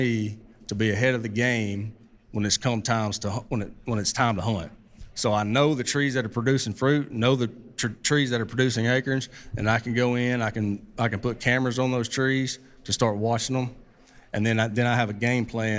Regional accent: Southeast, United States; I'm from the Southeast. I hunt 4 or 5 major WMAs I really like to hunt, and then we also hunt a little private ground down there.

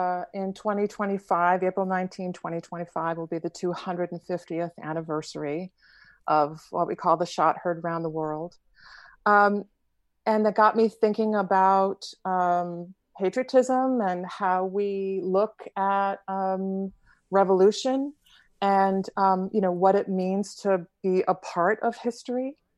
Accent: Massachusetts, United States; I grew up in Metro West, and I've been going to the Concord Bridge since I was a kid.

